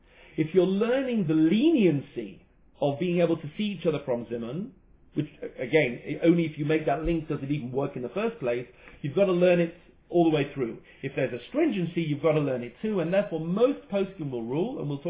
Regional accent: England, United Kingdom; Sorry, I'm English, so I don't know whether to say pavement or sidewalk anymore.

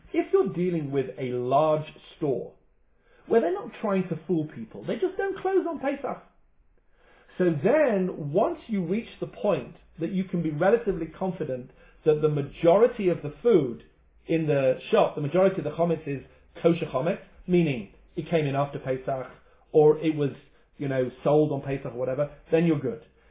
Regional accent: England, United Kingdom; I'm English, so I don't know anything about American company

